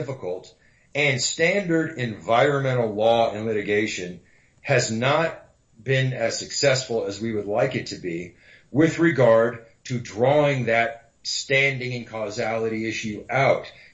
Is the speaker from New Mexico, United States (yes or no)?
yes; New Mexico, United States; Well, being originally from New Mexico, I'm from the West